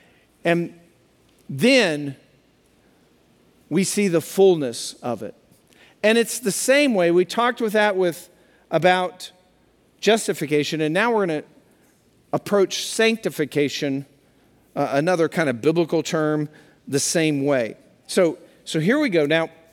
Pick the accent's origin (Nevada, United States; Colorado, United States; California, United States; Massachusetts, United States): Colorado, United States; I'm from Colorado, but on the eastern side